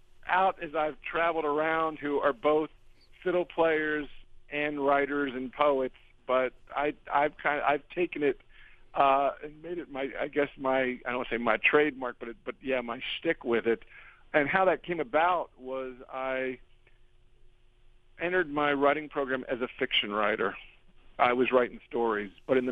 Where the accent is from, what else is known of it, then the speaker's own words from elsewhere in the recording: East Coast, United States; I grew up on the East Coast, and I started playing fiddle in my 20s in North Carolina after I graduated college.